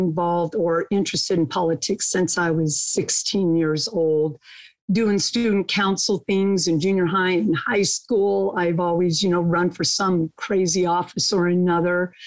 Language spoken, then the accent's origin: English; Boring, Oregon, United States; I was born and raised in Boring, Oregon, and everybody thinks I'm dissing the state, but the little town that I grew up in is actually called Boring.